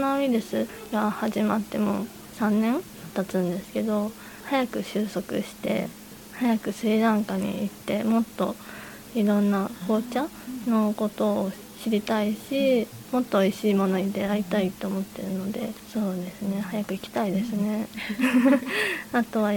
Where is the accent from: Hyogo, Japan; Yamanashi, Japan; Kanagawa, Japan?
Kanagawa, Japan; Fujisawa; ずっと藤沢で、生まれて育っているので